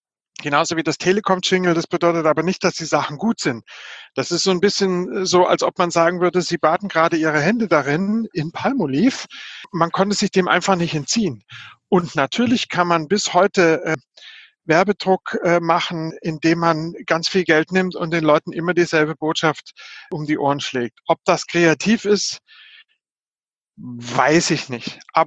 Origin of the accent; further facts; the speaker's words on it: Southern Germany, Germany; ich bin im Süddeutschen groß geworden, als Seitenbacher dort unten gestartet hat.